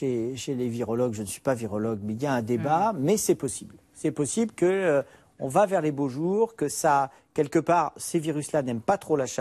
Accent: France; Nous sommes Français, donc d'un coup, si on nous met comme ça des entraves

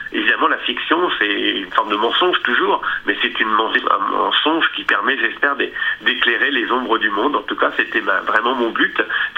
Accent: France; et surtout en tant que Français

